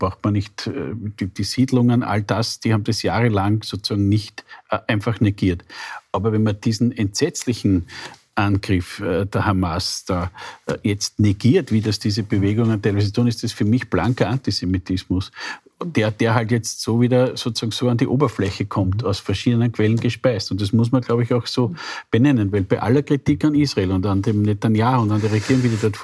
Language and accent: German; Austria; aber auch in Europa, auch bei uns in Österreich